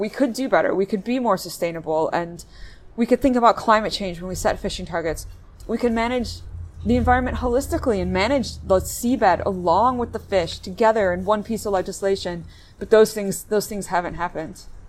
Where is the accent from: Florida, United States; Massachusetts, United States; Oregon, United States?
Florida, United States; Miami; I love Plymouth. I'm from Miami.